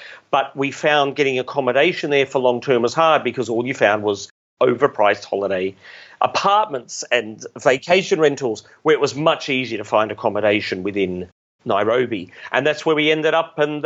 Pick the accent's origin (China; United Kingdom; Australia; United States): Australia; moved away as an adult; now in Kenya; I am Australian, yes. And so I'd left in December 2012, made redundant from the job and just started traveling.